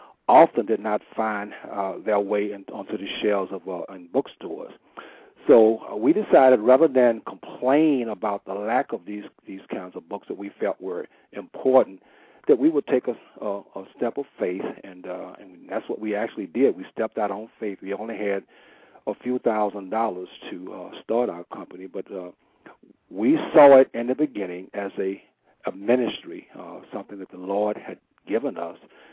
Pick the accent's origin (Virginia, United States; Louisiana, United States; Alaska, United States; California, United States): Louisiana, United States; I grew up in the South, in Louisiana, and, you know, I grew up during the 1950s and the 60s and sort of came of age during the midst of the civil rights struggle.